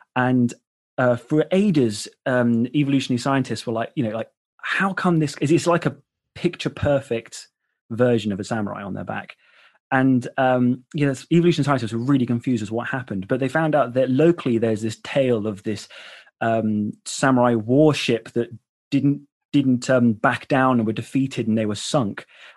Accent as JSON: {"language": "English", "region": "Midlands", "country": "United Kingdom", "tie": "born or raised there", "said": "So I grew up in the Midlands in England."}